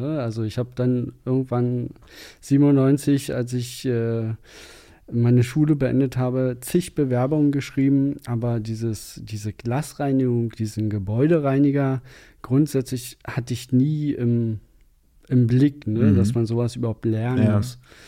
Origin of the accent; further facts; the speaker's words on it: Hohen Neuendorf, Brandenburg, Germany; also born or lived in Oranienburg; now in Berlin, Germany; wurde in Oranienburg geboren und habe meine Kindheit im Speckgürtel von Berlin verbracht, Hohenneuendorf, Bückenwerder, Boxhof, dort so die Ecke.